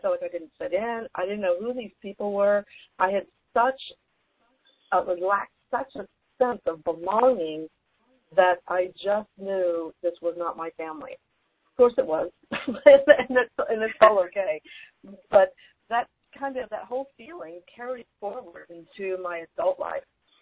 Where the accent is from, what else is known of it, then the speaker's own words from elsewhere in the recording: Oklahoma, United States; also born or lived in California; always tell people that I'm from Oklahoma. But the reality of it is we moved around a lot when I was younger